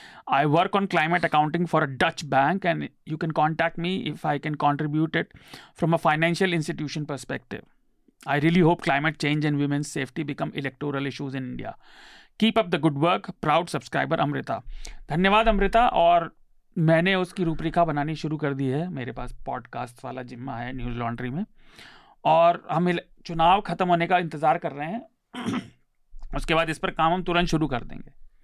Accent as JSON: {"language": "Hindi", "town": "Mumbai", "region": "Maharashtra", "country": "India", "said": "क्योंकि मैं मुंबई से हूँ."}